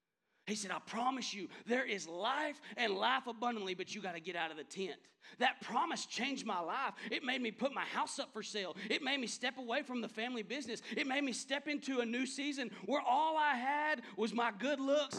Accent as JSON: {"language": "English", "town": "Manson", "region": "Texas", "country": "United States", "tie": "born or raised there", "said": "I'm going to tell you, I grew up in Manson, Texas with a good last name."}